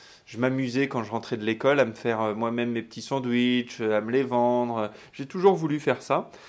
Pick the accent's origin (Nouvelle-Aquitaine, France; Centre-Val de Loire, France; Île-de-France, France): Nouvelle-Aquitaine, France; Poitiers; Je suis originaire de Poitiers, j'ai fait mes études à Bordeaux, puis à Grenoble, et je suis revenu pour créer ces fameuses entreprises à Poitiers